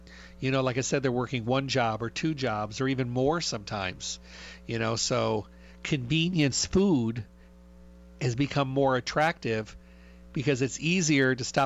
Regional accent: Midwest, United States; because I was raised in the Midwest out in the country.

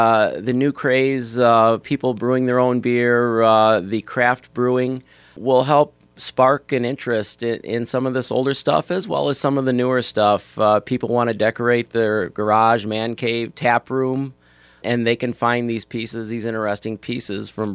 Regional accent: Chicago, Illinois, United States; Beer can collecting in the 70s was huge. I grew up in the Chicago area, and I think about every fourth or fifth kid collected beer cans

